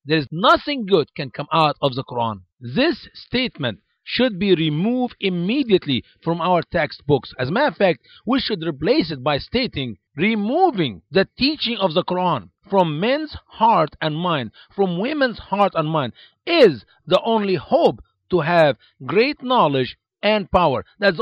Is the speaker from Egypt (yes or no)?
yes; Egypt; After 5,000 years of history, the country, my home country, Egypt, is about to be demolished.